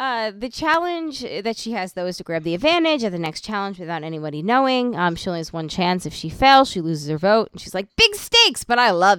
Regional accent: Long Island, New York, United States; Yeah, well, you know, I'm from Long Island.

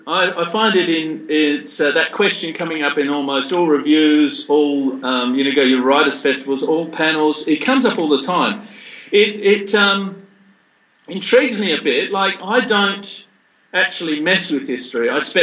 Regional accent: England, United Kingdom; It interested me, of course, because I'm a POM, you know. I was from England originally.

